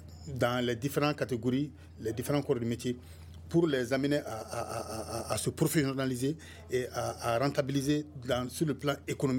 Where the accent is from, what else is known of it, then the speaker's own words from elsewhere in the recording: Mali; beaucoup d'universités chez nous au Mali.